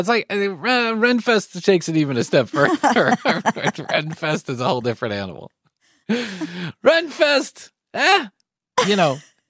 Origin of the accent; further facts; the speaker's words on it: Chicago, Illinois, United States; And when I grew up in Chicago, that was a big deal.